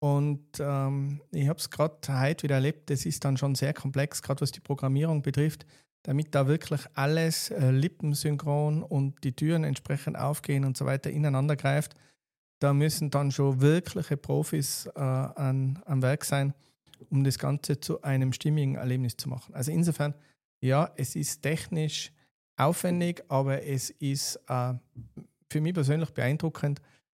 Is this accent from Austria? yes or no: yes; Tyrol, Austria; Wir als Tiroler